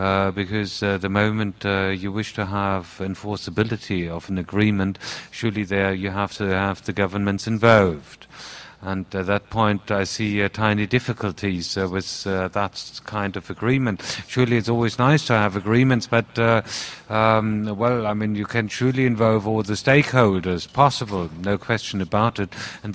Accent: Germany; English is a second language; from the Federal Republic of Germany.

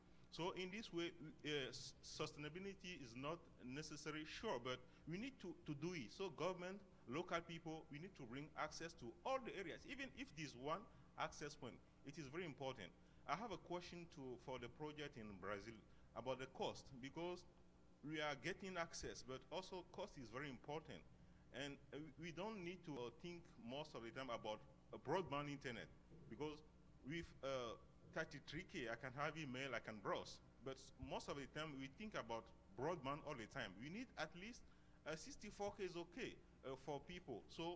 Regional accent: Benin; from Benin.

